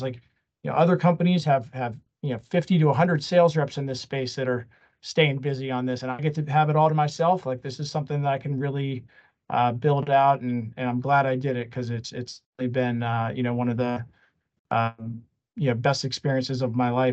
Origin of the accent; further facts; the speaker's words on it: Washington, District of Columbia, United States; I'm from the Washington, D.C. area. I've lived in this area my entire life.